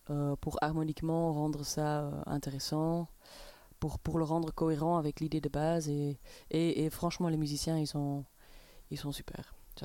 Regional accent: Brussels, Belgium; Ben, on vient de Bruxelles, oui.

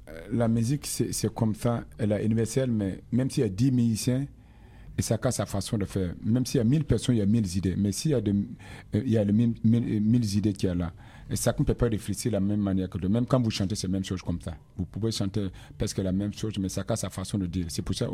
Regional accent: Côte d’Ivoire; also born or lived in Burkina Faso; Moi, je suis burkinabé, je suis né au Burkina Faso, mais j'ai fait presque tout mon enfance, j'ai grandi beaucoup en Côte d'Ivoire, j'ai resté longtemps là-bas.

